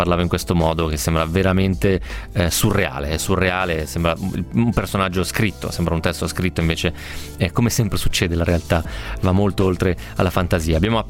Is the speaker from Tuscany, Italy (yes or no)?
yes; Prato, Tuscany, Italy; born there; Io sono nato nel 1973 a Prato